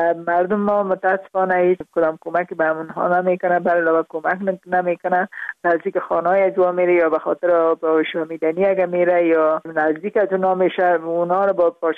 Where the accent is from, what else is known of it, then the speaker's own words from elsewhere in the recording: Parwan, Afghanistan; also born or lived in Kabul; در خود شهر کابل به دنیا آمدیم، من از پروان هستم